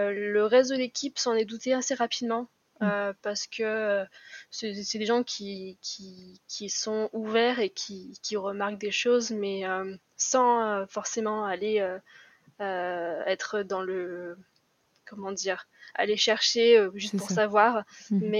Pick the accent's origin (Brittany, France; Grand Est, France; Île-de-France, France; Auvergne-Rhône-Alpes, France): Auvergne-Rhône-Alpes, France; Lyon; Par exemple, moi je suis de Lyon, donc on est tous amoureux de Strasbourg.